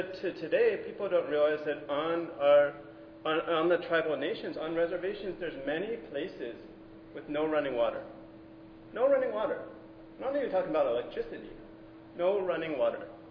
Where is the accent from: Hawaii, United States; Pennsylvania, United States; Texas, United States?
Hawaii, United States; So me, I love those words because as I'm Native Hawaiian, and most people don't know, but we're actually an occupied country.